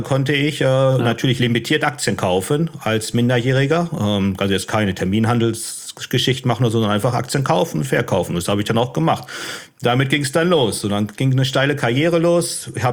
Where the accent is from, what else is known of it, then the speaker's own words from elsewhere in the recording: Unna, North Rhine-Westphalia, Germany; also born or lived in Dortmund; Und ich bin in Unna dann groß geworden, Unna Massen die Gegend.